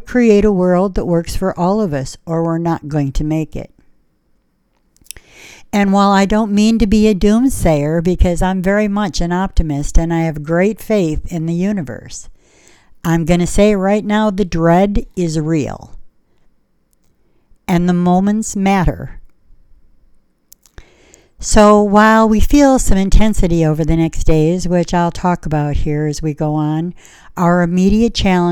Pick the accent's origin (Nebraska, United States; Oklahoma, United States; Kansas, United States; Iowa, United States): Iowa, United States; And growing up in Iowa, it was always time to go back to school, right?